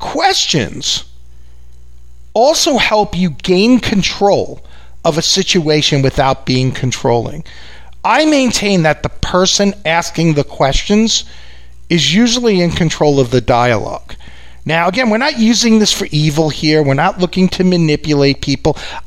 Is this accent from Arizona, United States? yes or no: no; New York, United States; No, I'm from New York. I've always lived here.